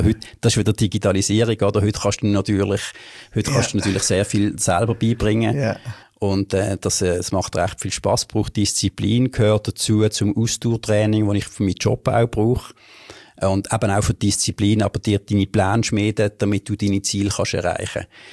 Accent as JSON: {"language": "German", "town": "Basel", "region": "Basel-Stadt", "country": "Switzerland", "tie": "born or raised there", "said": "Also ich bin mal ursprünglich in der Gundeli-Klicke aufgewachsen, wenn ich alles in Gundeli gemacht habe."}